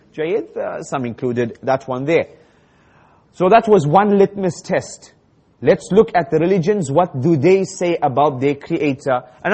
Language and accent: English; Malaysia; You know, I'm Malaysian, he's Malaysian, so that's why I trust him.